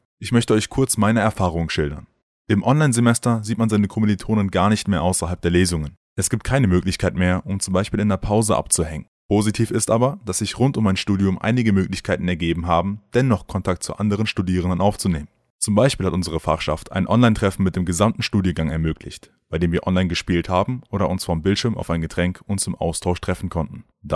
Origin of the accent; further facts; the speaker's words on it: Bochum, North Rhine-Westphalia, Germany; Ich komme aus Bochum und studiere an der Ruhr-Universität.